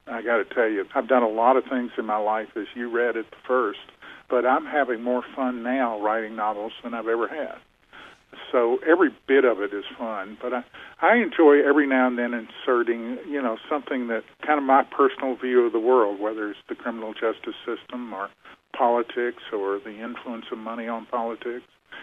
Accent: the South, United States; Obviously, when growing up in the South, you were influenced by Harper Lee and Robert Penn Warren and Faulkner.

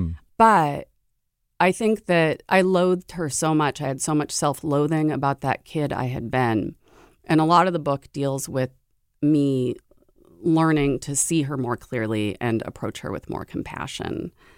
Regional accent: Seattle, Washington, United States; really connected me to the girl I had been when I was growing up in Seattle in the 1980s.

